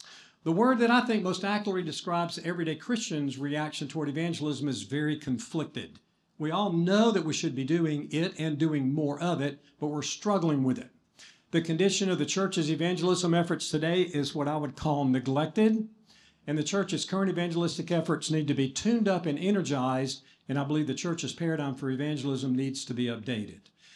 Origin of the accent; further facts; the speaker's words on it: Gadsden, Alabama, United States; I'm from Gadsden, Alabama.